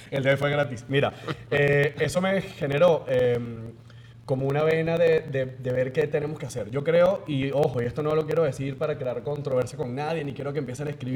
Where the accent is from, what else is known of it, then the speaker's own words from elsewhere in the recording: Venezuela; now in United States; aquí en Estados Unidos, ¿de dónde eres? Venezuela